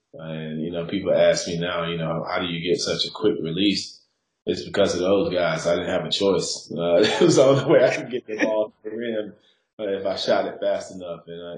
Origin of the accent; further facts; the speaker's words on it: Kinston, North Carolina, United States; Born and raised in Kinston, North Carolina, man, the Hoop State capital of the world, in my opinion